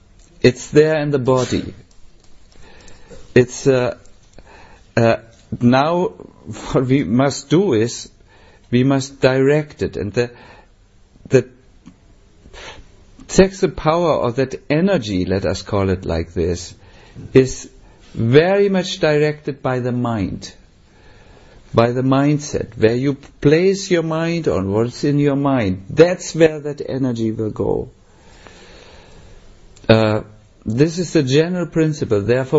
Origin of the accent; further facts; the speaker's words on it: Germany; English is a second language; and I come from Germany. This is a scandal for me.